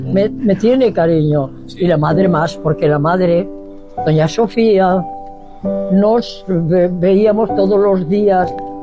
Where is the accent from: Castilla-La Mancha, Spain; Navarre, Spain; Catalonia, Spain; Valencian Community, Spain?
Catalonia, Spain; Barcelona; born there; also born or lived in Madrid